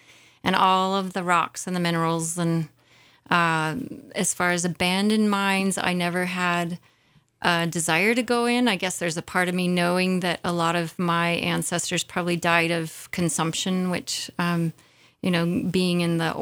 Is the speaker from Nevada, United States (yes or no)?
yes; Reno, Nevada, United States; also born or lived in Sparks; I was born in Reno, Nevada, raised in Sparks for a short while and back to Reno. However, I'm a fifth generation Nevadan, so I really see myself as a regional Reno person.